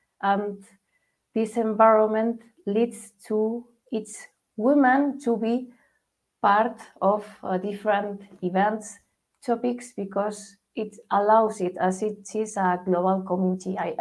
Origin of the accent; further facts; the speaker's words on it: Madrid, Community of Madrid, Spain; English is a second language; if you haven't guessed where does my accent come from, I'm based in Spain. I'm located in Madrid.